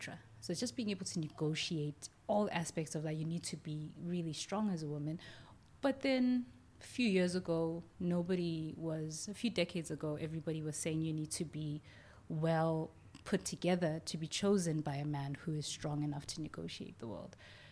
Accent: Soweto, Gauteng, South Africa; also born or lived in Johannesburg; I was brought up in Soweto. My grandfather was a preacher. My father's father was a Lutheran preacher there, and I think he was stationed in Soweto when I was born. And so my brother and I were brought up there until I was 8

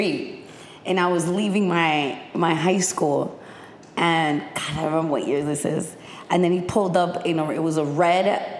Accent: Los Angeles, California, United States; I was born and raised in Los Angeles, in mid-city Los Angeles, which is right next to South Central.

